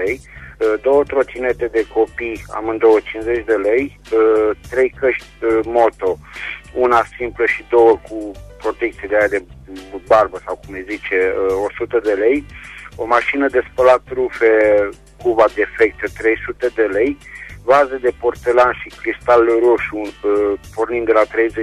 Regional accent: Reșița, Caraș-Severin, Romania; din Reșița

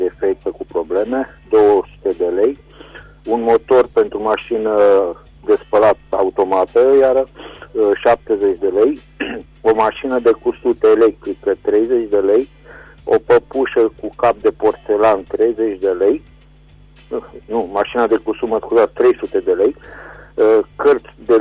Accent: Reșița, Caraș-Severin, Romania; din Reșița

